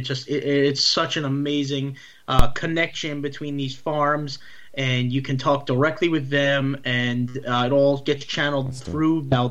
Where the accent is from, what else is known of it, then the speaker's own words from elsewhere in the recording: Farmingdale, New York, United States; So I'm from like the Farmingdale, Massapequa area. Mm-hmm. So it's like Middle Island, a little South Shore.